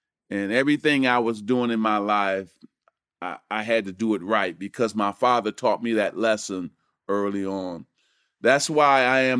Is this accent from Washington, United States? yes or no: no; Lansing, Michigan, United States; So that's my background, really, in growing up in Lansing.